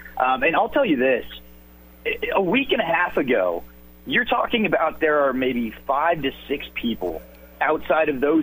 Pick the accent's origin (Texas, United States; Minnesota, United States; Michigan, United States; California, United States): California, United States; coming from the West Coast, I grew up and lived in California